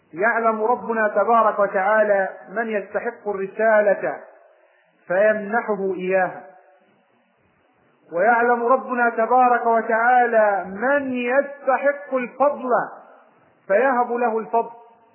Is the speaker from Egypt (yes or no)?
yes; Egypt; وهذا المثل شائع عندنا في مصر، يقول يعطي الحلق للي بلو جان، مثل شعبي